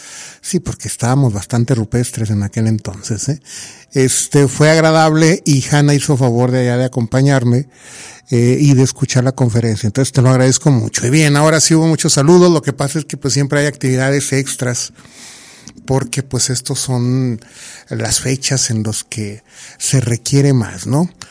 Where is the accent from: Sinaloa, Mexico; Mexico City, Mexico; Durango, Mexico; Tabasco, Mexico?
Durango, Mexico; los que somos de aquí de Durango